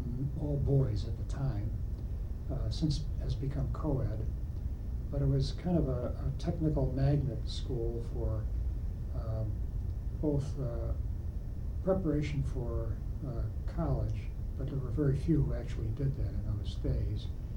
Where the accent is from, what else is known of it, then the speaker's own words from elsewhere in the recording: Chicago, Illinois, United States; I was born in Chicago. I think it was called St. Mary's Hospital on the near west side of Chicago, on Lake Street, I believe it was. My family moved to the northwest side of Chicago. I grew up on the northwest side in the city.